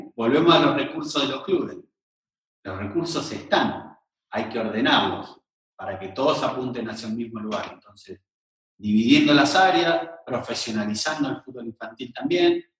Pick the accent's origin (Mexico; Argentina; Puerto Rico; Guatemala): Argentina; Buenos Aires; imaginá, yo soy de Buenos Aires, te conozco